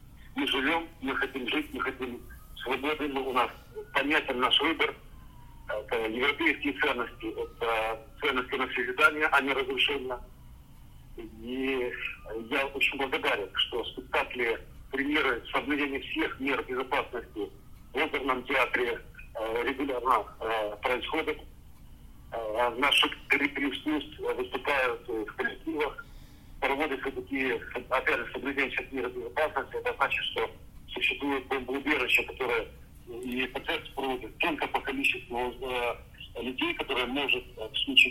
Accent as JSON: {"language": "Russian", "town": "Odesa", "region": "Odesa Oblast", "country": "Ukraine", "tie": "born or raised there", "said": "я родился в Одессе, вырос в Одессе, поэтому мне очень близко это."}